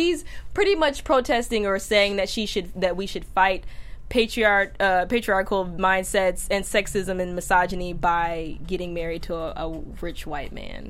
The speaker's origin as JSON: {"language": "English", "region": "Midwest", "country": "United States", "said": "you're from the South, I'm from the Midwest."}